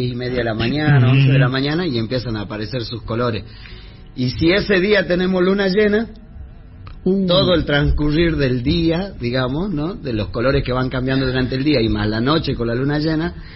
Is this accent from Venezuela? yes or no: no; Humahuaca, Jujuy, Argentina; born there; Esa canción es un taquirari que se llama Humahuaca. Humahuaca. Está dedicado a mi pueblo.